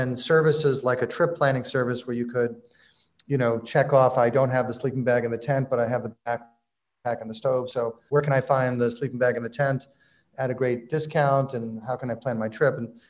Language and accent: English; Glasgow, Scotland, United Kingdom; now in Edinburgh, United Kingdom; I'm from Glasgow for a while and I live in Edinburgh.